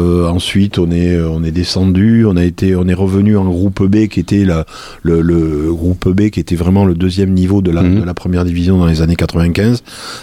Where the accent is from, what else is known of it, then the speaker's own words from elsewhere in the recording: Soustons, Nouvelle-Aquitaine, France; also born or lived in Paris; Je suis natif de Souston, donc j'ai joué au Souston, au rugby, toute ma jeunesse. Je suis passé pas mal d'années à Paris.